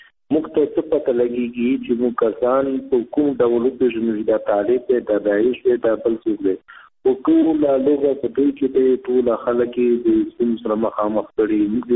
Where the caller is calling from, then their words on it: Nangarhar, Afghanistan; د ننګرهار نه خبرې کوم.